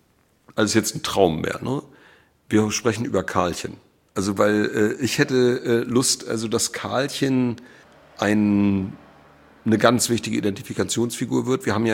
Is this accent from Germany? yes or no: yes; Schleswig-Holstein, Germany; ich bin ja gebürtiger Schleswig-Holsteiner und bin aber ja jetzt inzwischen also viel mehr Jahre meines Lebens hier in Meck-Pommern